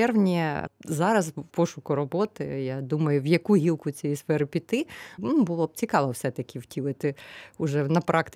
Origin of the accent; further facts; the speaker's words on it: Boryspil, Kyiv Oblast, Ukraine; now in Panevėžys, Lithuania; Я ж теж з невеликого міста, ми з Борисполя, і вони приблизно десь однакові за розміром